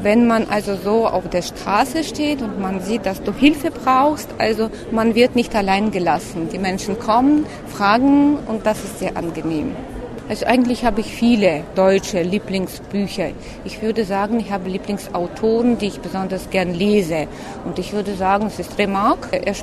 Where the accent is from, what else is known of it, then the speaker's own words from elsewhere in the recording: Moscow, Russia; German is a second language; ich komme aus Moskau, aus Russland